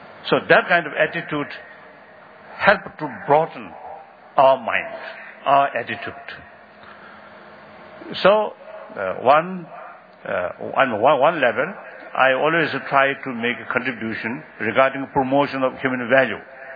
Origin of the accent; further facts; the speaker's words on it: Tibet, China; I come from Tibet, but some people almost have to consider Tibet as a mysterious land